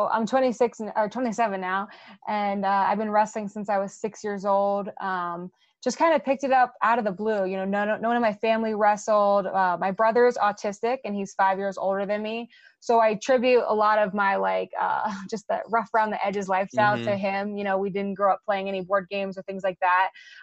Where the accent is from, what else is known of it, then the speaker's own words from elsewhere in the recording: Rocky Point, New York, United States; it's so different to the lifestyle I grew up in Rocky Point, New York.